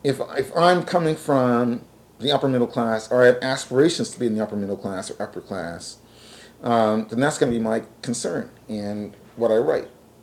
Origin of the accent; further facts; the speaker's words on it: Nova Scotia, Canada; Okay, maybe because I come from Nova Scotia.